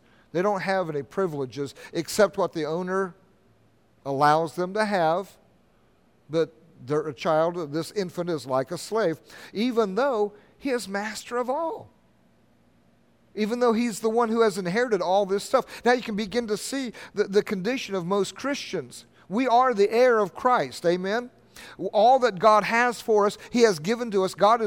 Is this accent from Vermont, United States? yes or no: no; Ohio, United States; I think it's Potato Ridge Road where we grew up in Ohio.